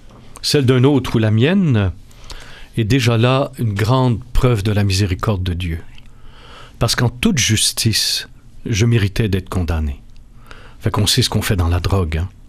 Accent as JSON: {"language": "French", "region": "Quebec", "country": "Canada", "said": "Alors, je suis allé dans ce qu'on appelle chez nous, au Québec, un café"}